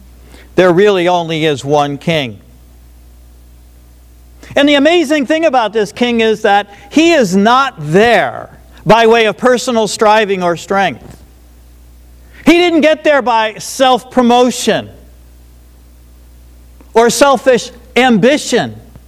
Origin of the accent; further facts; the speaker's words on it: Troy, New York, United States; I had 7 sons. I know the King of the Mountain. I grew up in South Troy.